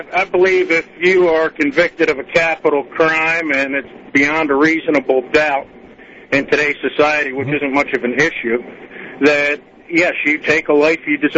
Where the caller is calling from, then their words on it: Easton, Maryland, United States; I'm calling you from Easton, Maryland.